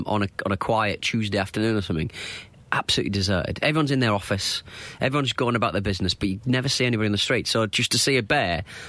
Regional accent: England, United Kingdom; Something I learnt was, I am an Englishman! Which I would proudly say to my girlfriend, who couldn't care less.

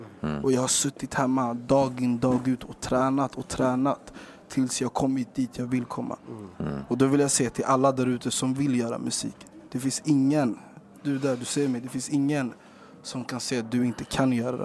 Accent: Chile; Swedish is a second language; Det är för svårt för att jag kommer från Chile

